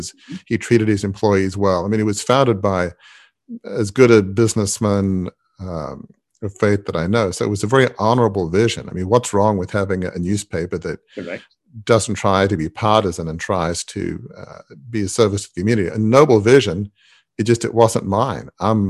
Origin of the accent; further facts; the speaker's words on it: Australia; So I'm from Australia, which is a pretty young country, but yeah, I grew up in a 150-year-old family media business